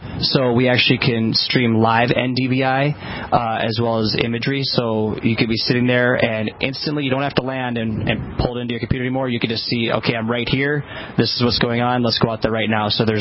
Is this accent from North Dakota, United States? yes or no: yes; North Dakota, United States; I'm from North Dakota, so I'm a huge advocate for North Dakota